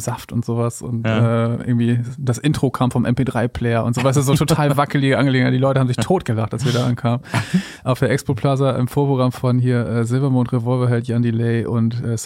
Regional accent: Flachsmeer, Lower Saxony, Germany; Ich bin ja in Flachsmeer aufgewachsen, was zwischen Leer und Papenburg liegt ja.

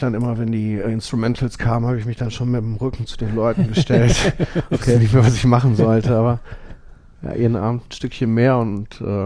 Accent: Essen, North Rhine-Westphalia, Germany; aber ich komme aus Essen-Borbeck.

